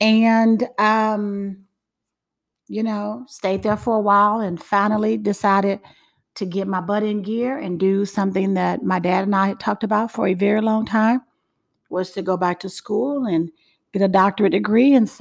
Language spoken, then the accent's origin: English; Chicago, Illinois, United States; And so I was a hot mess as a kid on the west side of Chicago.